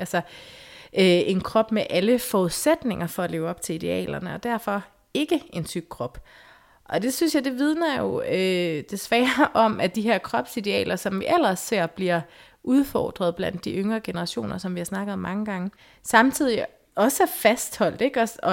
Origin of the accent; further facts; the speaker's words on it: West Jutland, Denmark; Jeg er mor. Jeg er hvid. Jeg er vestjyde. Jeg er ciskønnet.